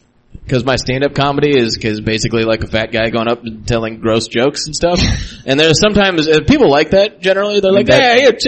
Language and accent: English; Yakima, Washington, United States; now in Seattle, United States; I'm from Yakima, Washington.